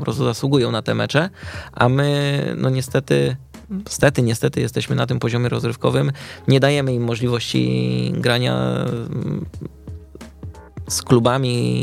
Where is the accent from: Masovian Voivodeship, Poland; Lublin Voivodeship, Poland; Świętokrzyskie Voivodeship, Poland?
Masovian Voivodeship, Poland; Warsaw; Znaczy tak, no, jestem rodowitym warszawiakiem.